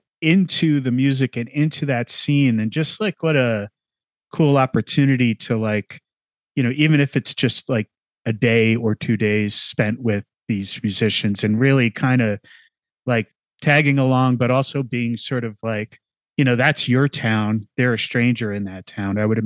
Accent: New Jersey, United States; because I grew up in New Jersey, and so I would go see, probably, you know, I'm a little younger than you

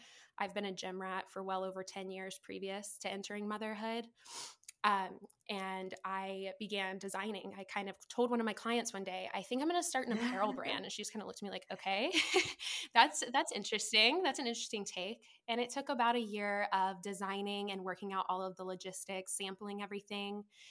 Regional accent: Virginia Beach, Virginia, United States; moved away as an adult; now in Minnesota, United States; I'm originally from Virginia Beach on the East Coast, and I've been in Minnesota for about 4.5 years now.

